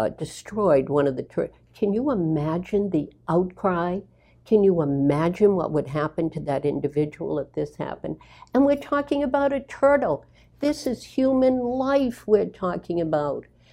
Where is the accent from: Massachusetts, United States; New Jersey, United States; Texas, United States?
Massachusetts, United States; Boston; and yes, I'm from Boston, marker.